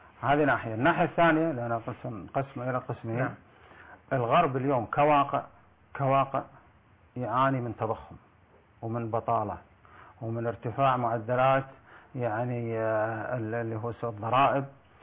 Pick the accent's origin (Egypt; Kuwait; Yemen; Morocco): Kuwait